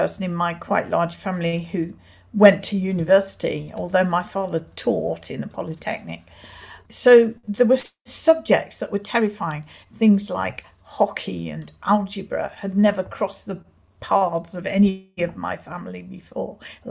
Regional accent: Birmingham, West Midlands, United Kingdom; I'm very proud of being a Brummie. I always was very conscious of that.

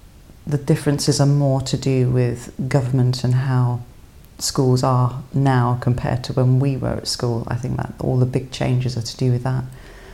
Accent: United Kingdom; I'm British

